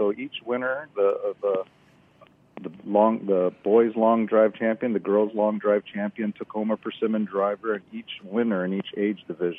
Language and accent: English; Kaneohe, Hawaii, United States; I grew up in Kaneohe, and I played there.